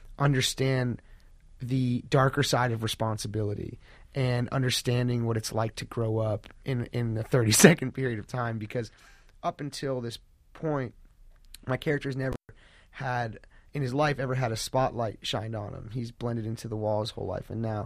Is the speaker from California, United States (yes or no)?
yes; Los Angeles, California, United States; Yeah, I grew up in Los Angeles, and I went to high school with, you know, people whose parents were studio heads and actors and things like this.